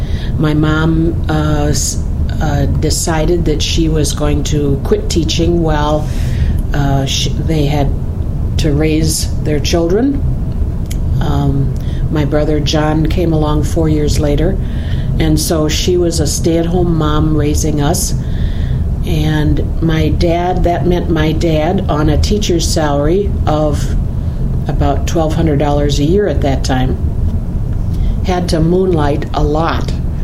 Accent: Ortonville, Minnesota, United States; born there; I was born in Ortonville, Minnesota, and Ortonville, Minnesota is on the South Dakota border. It was my mom's home

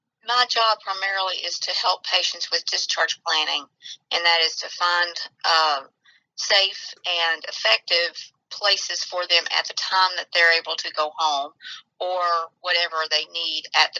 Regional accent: Nashville, Tennessee, United States; Nashville, Tennessee.

